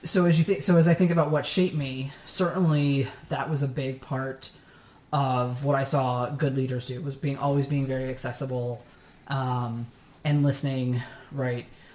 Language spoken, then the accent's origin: English; Syracuse, New York, United States; I grew up in Syracuse, New York. My parents were teachers.